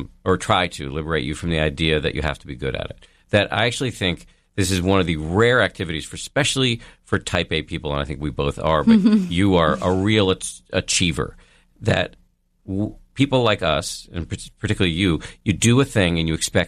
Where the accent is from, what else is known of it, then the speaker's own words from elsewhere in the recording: Massachusetts, United States; Because I grew up in Massachusetts.